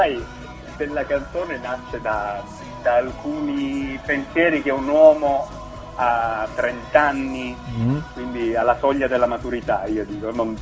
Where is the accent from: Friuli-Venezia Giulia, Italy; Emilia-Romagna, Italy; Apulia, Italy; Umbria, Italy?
Apulia, Italy; Taviano; Quindi sarò stasera in Salento, a casa, a Taviano in particolare, con uno spettacolo di musica e parole